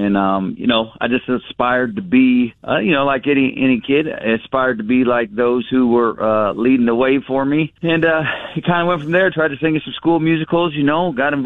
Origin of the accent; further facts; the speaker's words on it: West Point, United States; Well, originally … was written about growing up in West Point.